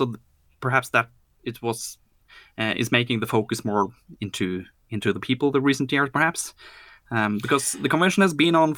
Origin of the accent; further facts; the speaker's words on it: Norway; Me and myself, I'm coming from Norway, and we have a little group of Norwegians coming every year.